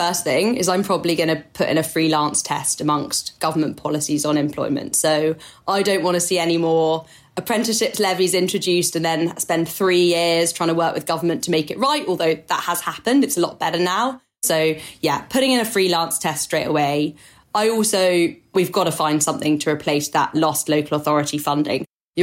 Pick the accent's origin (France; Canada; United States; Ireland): France; accent: French; English is a second language; which I'm going to butcher with my French accent